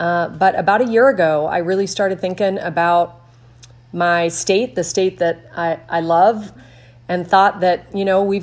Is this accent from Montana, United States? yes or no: yes; Helena, Montana, United States; Yeah, I'm a really proud Montanan. I grew up in Helena and then explored the world